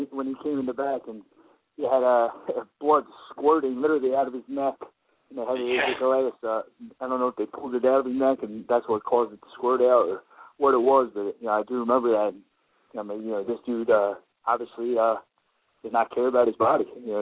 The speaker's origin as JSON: {"language": "English", "country": "United States", "said": "And, you know, I'm this American guy, this young American guy coming up"}